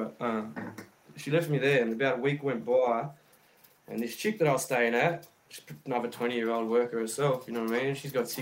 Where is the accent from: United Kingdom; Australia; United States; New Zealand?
Australia; It's like, we're all Aussie cunts, you know what I mean?